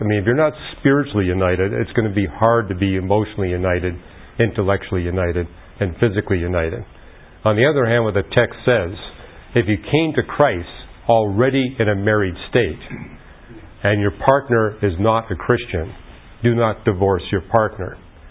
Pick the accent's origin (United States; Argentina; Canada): Canada; when I was a child growing up in Canada, divorce was not easy.